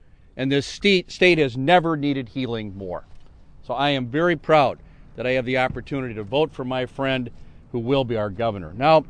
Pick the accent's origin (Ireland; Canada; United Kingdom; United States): United States; Wisconsin; it's great to be in my hometown here on a beautiful day